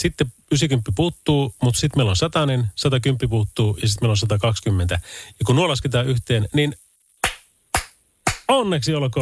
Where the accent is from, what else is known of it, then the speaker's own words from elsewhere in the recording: North Ostrobothnia, Finland; se on vähän niin kuin rössöputut meillä Pohjois-Pohjanmaalla